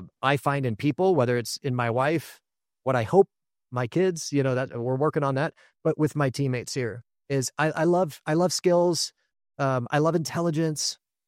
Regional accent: Los Angeles, California, United States; And I spent a lot of my time growing up in Los Angeles.

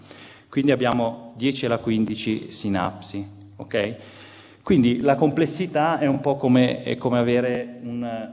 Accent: Genoa, Liguria, Italy; Io sono genovese

